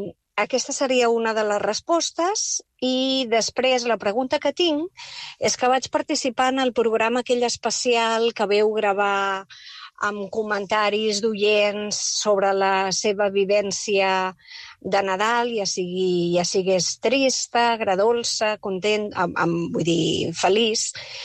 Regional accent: Vilanova i la Geltrú, Catalonia, Spain; now in San Diego, United States; visc a San Diego, a Estats Units, vaja, des de fa 20 anys. Soc de Vilanova i la Geltrú de tota la vida

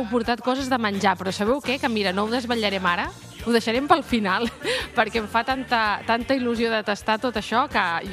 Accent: Burriana, Valencian Community, Spain; now in Barcelona, Spain; jo de fet soc valenciana, soc de Borriana, un poble de Castelló, i fa també molts anys que soc aquí a Barcelona, fa 26 anys.

